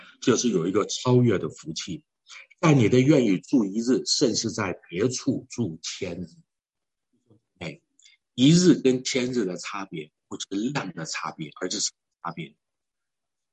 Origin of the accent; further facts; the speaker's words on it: Taiwan; 我们台湾人啊晓得